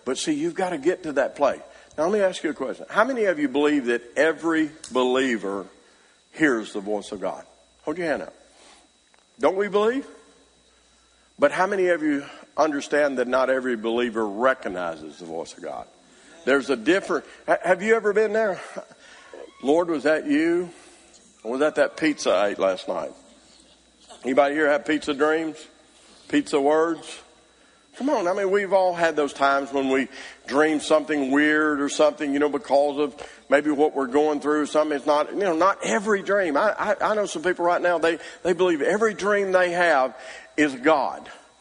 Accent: Arkansas, United States; Now, I'm from Arkansas. Anybody here from Arkansas?

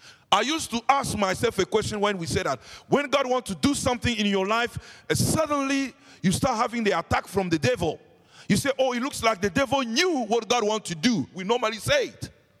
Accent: England, United Kingdom; Yeah, that's good, because I come from England.

